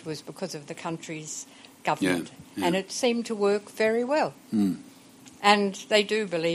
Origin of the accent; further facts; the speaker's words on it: Malaysia; I come from Malaysia